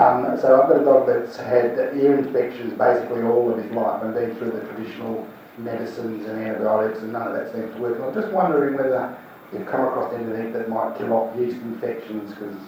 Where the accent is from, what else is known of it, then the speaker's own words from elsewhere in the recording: Perth, Western Australia, Australia; I come from Perth and recently discovered that Perth is the hay fever capital of the world.